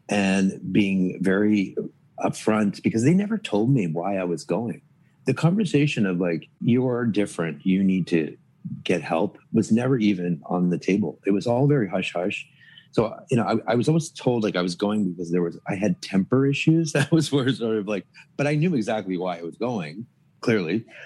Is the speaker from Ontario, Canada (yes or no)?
yes; Toronto, Ontario, Canada; I grew up in Toronto.